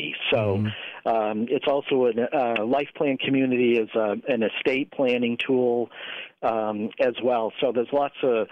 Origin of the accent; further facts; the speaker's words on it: Maine, United States; I was raised in Maine, lived 50 years there